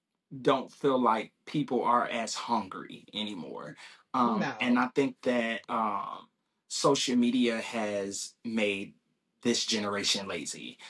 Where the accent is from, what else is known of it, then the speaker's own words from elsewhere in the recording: Richmond, Virginia, United States; moved away as an adult; now in Atlanta, United States; I'm from Richmond, Virginia. That's why I relocated to Atlanta.